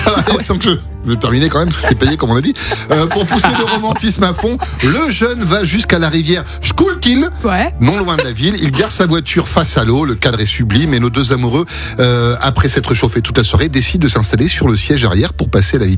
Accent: France; L'argent, je suis français, je te rappelle.

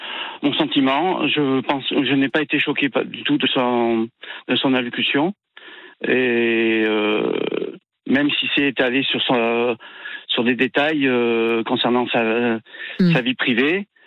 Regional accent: Bordeaux, Nouvelle-Aquitaine, France; Bon, moi je suis de Bordeaux.

